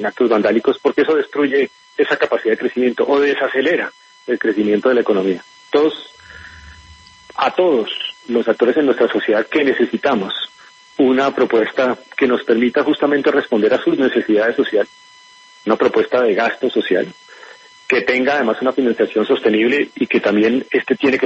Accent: Colombia; Y ahí es donde no podemos incurrir en ese error como país, como colombianos.

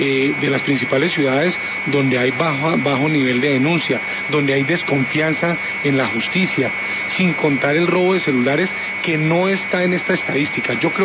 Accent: Garzón, Huila, Colombia; Yo soy oriundo de Garzón Huila, y mi pueblo me va a hacer un reconocimiento

